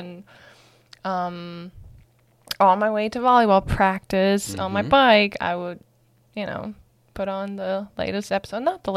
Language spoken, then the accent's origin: English; Germany; English is a second language; I'm from Germany.